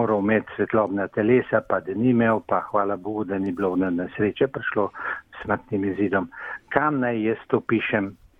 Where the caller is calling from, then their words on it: Kamnik, Central Slovenia, Slovenia; Iz Kamnika.